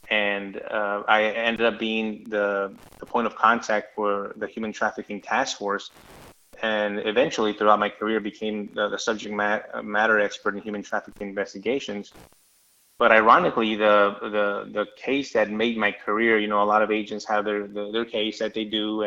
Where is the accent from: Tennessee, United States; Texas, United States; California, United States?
Texas, United States; El Paso; when I was a teenager, I joined the police explorers down in El Paso. I'm born and raised in El Paso, Texas.